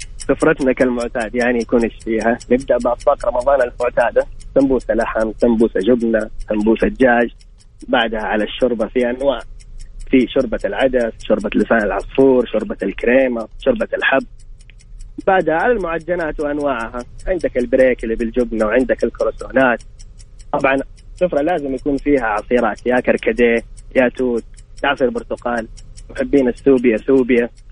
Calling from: Jeddah, Makkah Province, Saudi Arabia

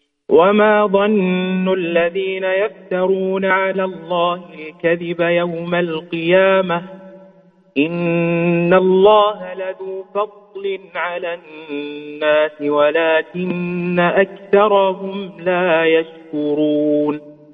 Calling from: Mecca, Makkah Province, Saudi Arabia; من مكة المكرمة.

